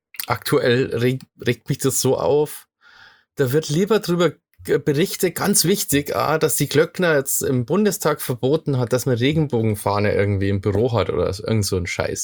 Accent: Bavaria, Germany; Jetzt muss ich mir auch wieder schammern, ja. So als Bayer.

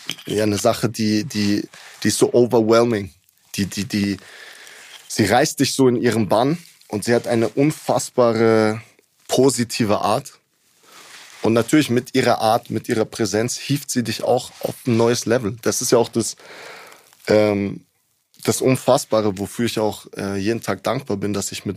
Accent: Munich, Bavaria, Germany; München, weil München mein Heimatort ist. Und wenn mich jemand nach meiner Heimat fragt, dann würde ich immer sagen München. Hier fühle ich mich zu Hause.

